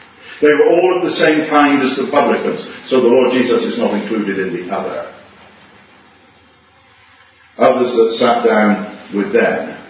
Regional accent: Plymouth, South West England, United Kingdom; I was brought up amongst the Plymouth Brethren, but that's simply because I was born in Plymouth.

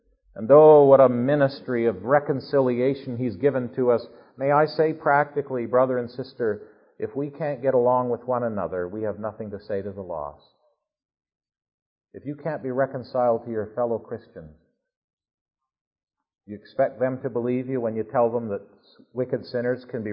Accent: Canada; even if I am a Canadian.

